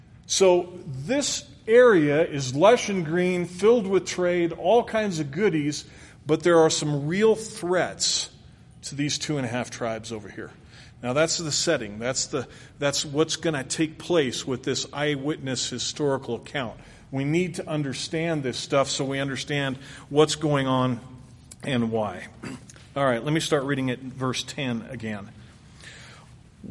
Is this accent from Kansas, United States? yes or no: no; California, United States; I grew up in California. Don't hold it against me. I got out of there as quickly as I could.